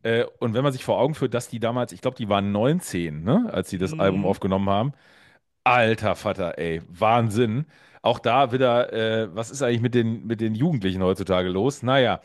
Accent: North Rhine-Westphalia, Germany; now in Saarland, Germany; ich bin ja Exil-Westfale, das heißt, ich bin Westfale, lebe bei meinem Saarland.

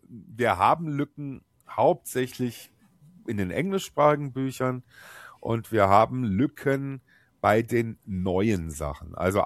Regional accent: Germany; moved away; Ich fahre ab und zu nach Deutschland. Ich komme ja aus Deutschland

